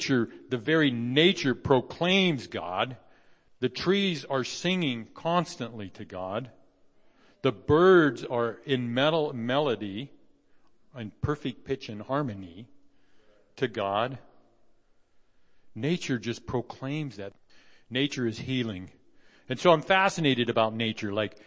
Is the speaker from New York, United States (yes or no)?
no; Oregon, United States; I grew up in Central Oregon, and I'm used to the snow slipping and sliding